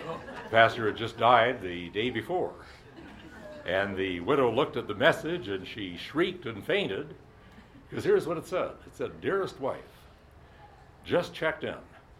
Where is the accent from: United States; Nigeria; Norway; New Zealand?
United States; South Dakota; a couple from my home state of South Dakota